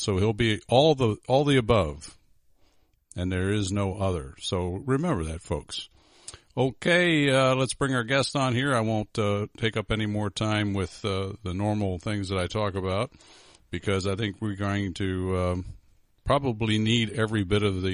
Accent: Florida, United States; I'm from South Florida.

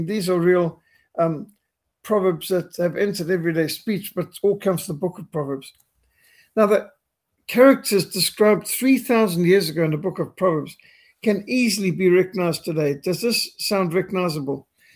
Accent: Zimbabwe; When I was brought up in Rhodesia, it was very much integrity, very much work ethic.

